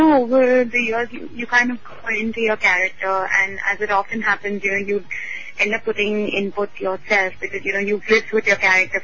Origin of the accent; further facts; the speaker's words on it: India; being a woman, being Indian, being brought up a certain way that we all have been brought up